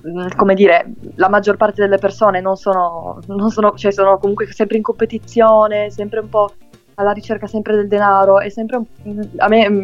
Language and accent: Italian; Turin, Piedmont, Italy; Sono di Torino.